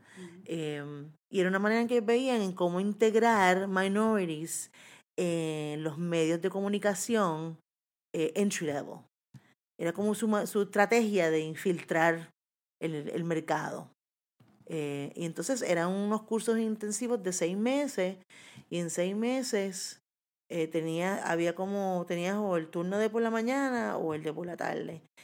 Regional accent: Puerto Rico; no solamente como puertorriqueña, sino como afrodescendiente.

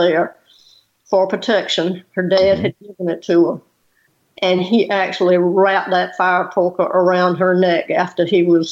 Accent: South Carolina, United States; And again, I was born and raised in Orangeburg County, South Carolina.

